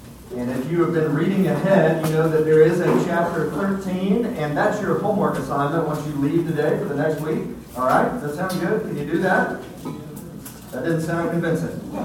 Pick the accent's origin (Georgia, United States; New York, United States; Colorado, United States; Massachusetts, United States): Georgia, United States; many of you know that I am from the great state of Georgia. Everybody say amen, right?